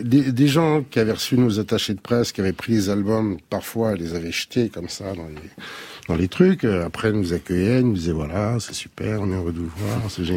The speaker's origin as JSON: {"language": "French", "town": "Nanterre", "region": "Île-de-France", "country": "France", "tie": "born or raised there", "said": "Moi, je suis né à Nanterre, j'ai grandi à Nanterre pendant 20 ans, dans une cité HLM, parents ouvriers."}